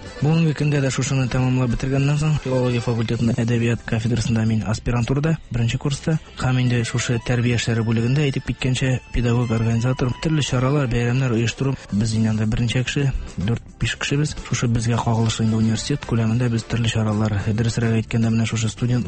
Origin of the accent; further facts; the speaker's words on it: Tatarstan, Russia; born there; Арча районыннан тумышым белән.